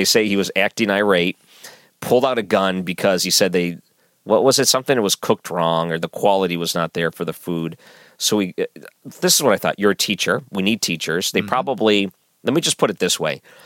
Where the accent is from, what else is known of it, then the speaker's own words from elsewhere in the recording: Detroit, Michigan, United States; But I grew up in Detroit, where you can cross the border into Canada, where it was 19.